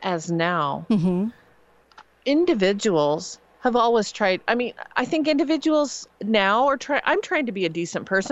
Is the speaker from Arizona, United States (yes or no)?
no; Ohio, United States; I was born and raised in Ohio